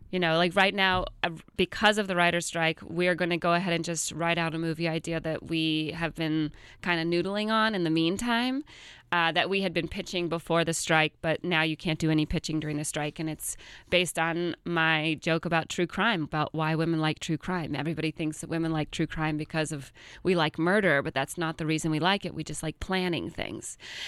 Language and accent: English; Georgia, United States; Because if it's too difficult to go back to Georgia